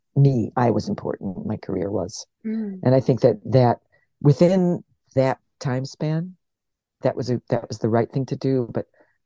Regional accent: United States; And I think the fact that I'm American means that I'm sort of outside the class business, which I think is rife in this country, pretty much.

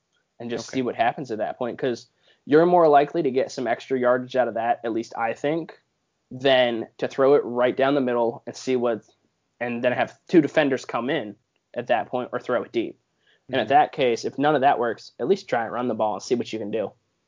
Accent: Pittsburgh, Pennsylvania, United States; Very much. I'm from Pittsburgh, so yeah.

